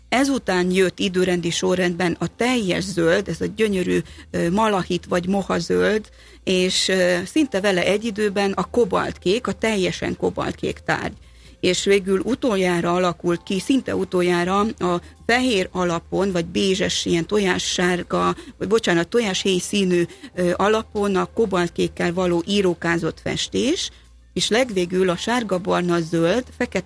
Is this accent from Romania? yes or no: yes; Corund, Harghita, Romania; én Erdélyben nőttem föl, Korondon, és Koronda a fazekasság központja, és mint a bekonferálásban hallottuk, ugye … fazekasmester